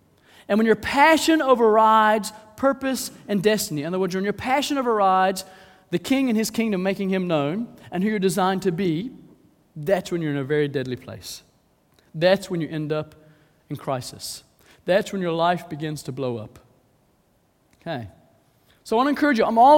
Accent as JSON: {"language": "English", "region": "Southern United States", "country": "United States", "said": "I'm from the South in the U.S. That's originally where I'm from."}